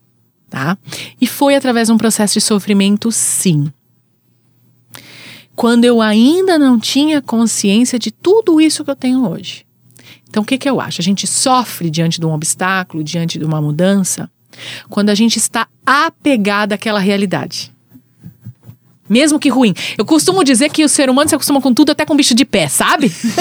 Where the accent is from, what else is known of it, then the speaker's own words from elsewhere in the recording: São Paulo, Brazil; now in Porto Alegre, Brazil; Eu sou paulista, moro há 14 anos em Porto Alegre, hoje eu tô aqui em Teutônia.